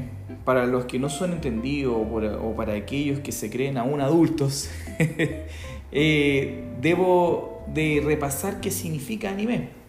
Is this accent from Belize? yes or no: no; Chile; para los que no saben, soy chileno. Y los chilenos de repente tenemos pegada esa monetilla maldita